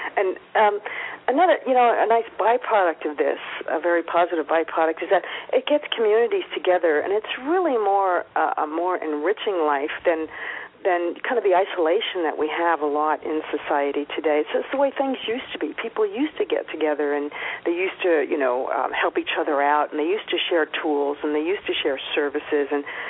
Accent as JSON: {"language": "English", "region": "East Coast", "country": "United States", "tie": "born or raised there", "moved": "yes", "lives_now": "California, United States", "said": "I grew up on the East Coast, but I've been in California for, you know, 30 plus years."}